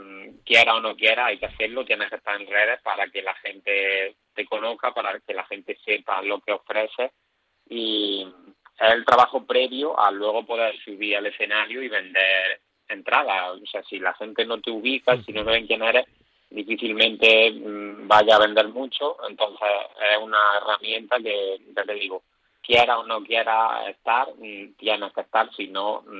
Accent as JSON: {"language": "Spanish", "town": "Jaén", "region": "Andalusia", "country": "Spain"}